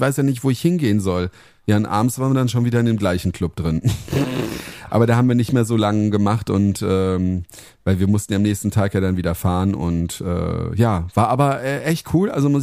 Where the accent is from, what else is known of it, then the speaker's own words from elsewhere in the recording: Heppenheim, Hesse, Germany; sind wir ja wieder in Heppenheim, in meiner alten Heimat